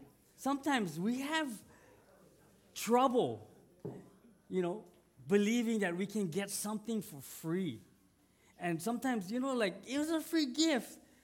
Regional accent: Hawaii, United States; I'm from Hawaii, and I shared aloha.

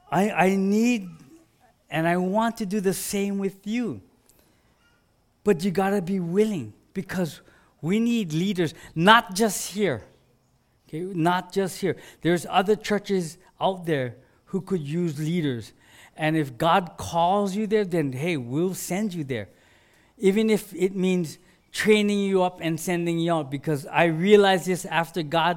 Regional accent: Hawaii, United States; It's like, man, seriously, I'm from Hawaii.

